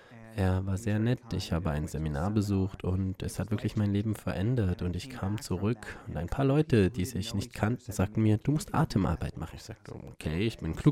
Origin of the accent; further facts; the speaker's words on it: Boston, Massachusetts, United States; Und ich komme aus Boston